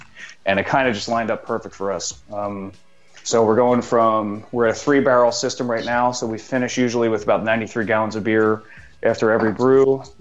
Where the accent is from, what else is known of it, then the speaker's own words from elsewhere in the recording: Philadelphia, Pennsylvania, United States; I mean, I'm not from Jersey. I'm from Philly.